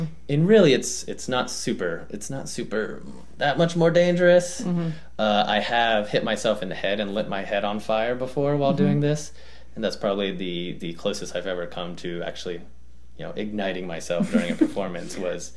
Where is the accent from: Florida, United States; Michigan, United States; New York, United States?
Florida, United States; It is really the my love, you know, growing up in Florida, I love the ocean. I love being on boats.